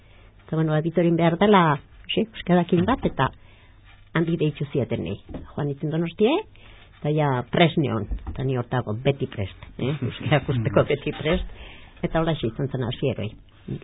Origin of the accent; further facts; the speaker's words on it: Navarre, Spain; born there; Ni jaio nintzen Naparroko herri politi batean. Arri be, izena duen herri batean.